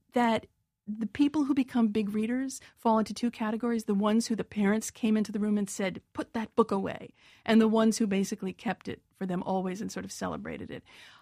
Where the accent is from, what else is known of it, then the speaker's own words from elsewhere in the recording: New York, United States; As a New Yorker, you really kind of learn to turn down ambient noise